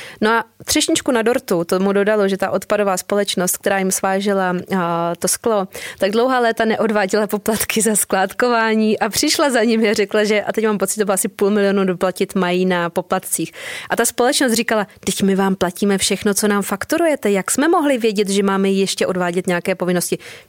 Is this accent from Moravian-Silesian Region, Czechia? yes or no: no; Vysočina Region, Czechia; Já jsem z Vysočiny, kde je skládka v městě Bystrem, je to u hradu Svojanok v kousíček v nádherné panenské přírodě